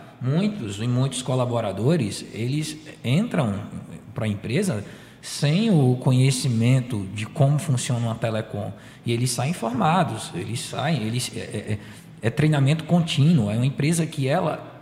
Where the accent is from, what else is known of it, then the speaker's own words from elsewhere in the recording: Cajazeiras, Paraíba, Brazil; Cajazeiras.